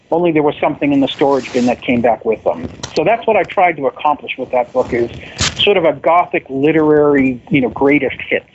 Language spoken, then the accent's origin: English; Windham, New Hampshire, United States; You know, I grew up in Windham, New Hampshire, strange little town, tiny little house on a lake, surrounded by woods, wasn't a lot to do.